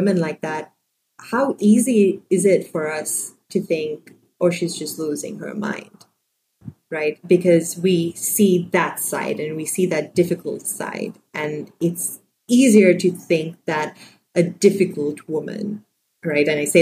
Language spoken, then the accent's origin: English; Sri Lanka; because, you know, I grew up in Sri Lanka and it just felt like it made sense for me to go about it that way.